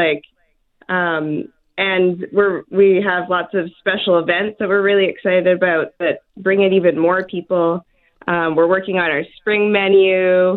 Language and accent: English; Vancouver, British Columbia, Canada; now in Winnipeg, Canada; I grew up in Vancouver. And I've decided to make Winnipeg my home and open a restaurant here.